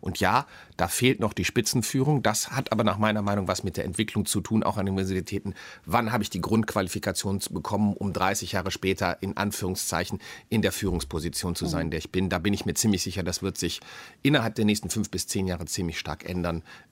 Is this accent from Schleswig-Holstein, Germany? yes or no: no; Krefeld, North Rhine-Westphalia, Germany; Meine Heimatstadt Krefeld, die zwar nicht zum Ruhrgebiet gehört